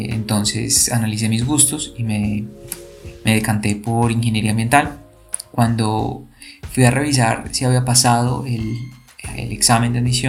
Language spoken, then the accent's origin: Spanish; Buenaventura, Valle del Cauca, Colombia; also born or lived in Rionegro; y soy un paisa valluno. Bueno, paisa porque nací en Río Negro, Antioquia, y valluno porque me terminé de criar en Buenaventura, Valle del Cauca. Allí realicé mis estudios de primaria y secundaria